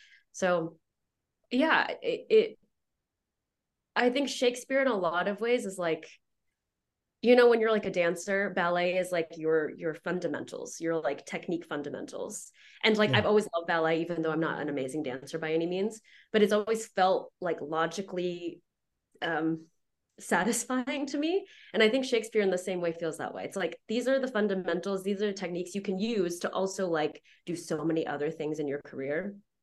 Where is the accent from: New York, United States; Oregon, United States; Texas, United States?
Texas, United States; I mean, I grew up in Texas, so football is a big thing, and they got plenty of support too.